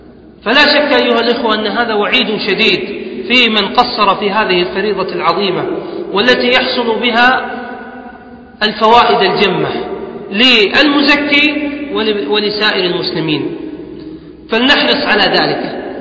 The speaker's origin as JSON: {"language": "Arabic", "country": "Kuwait", "said": "عندنا في الكويت مثلا كان 85 جرام يساوي 600 دينار كويتي"}